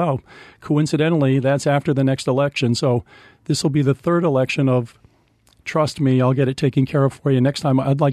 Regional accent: Vermont, United States; I got that from my grandparents, from my parents, from growing up in Vermont.

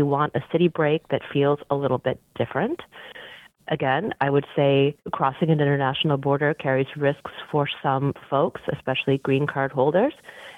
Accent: Minnesota, United States; especially our neighbors over in Minnesota. That's my home state.

